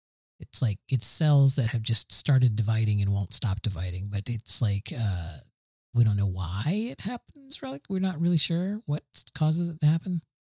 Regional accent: the South, United States; I'm from the South. I experienced.

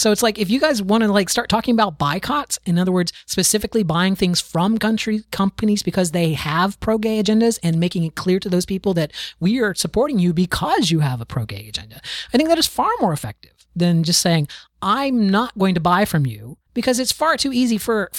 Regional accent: the South, United States; I grew up in the South. It's nothing new to me. Well, I grew up where Chick-fil-A was founded.

